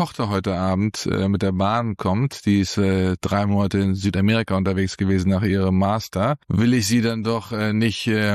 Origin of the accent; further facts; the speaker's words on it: Wolfsburg, Lower Saxony, Germany; Ich bin in Wolfsburg aufgewachsen. Mein Vater ist nach seiner Zeit in Südamerika dort gelandet bei Volkswagen.